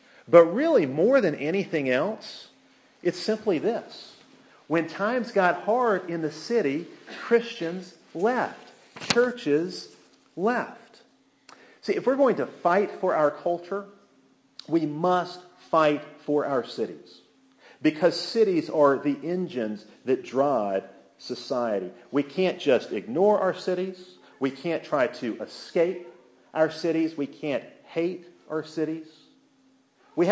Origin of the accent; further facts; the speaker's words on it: Birmingham, Alabama, United States; I can talk about my hometown, that's what I know best. I can talk about Birmingham, how this played out there.